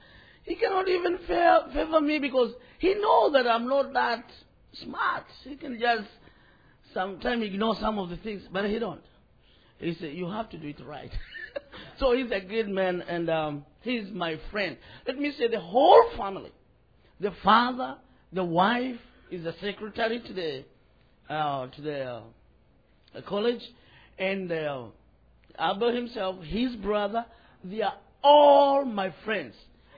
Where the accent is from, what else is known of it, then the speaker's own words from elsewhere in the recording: Kenya; I am a Kenyan, but I'm also, I'm not a citizen there.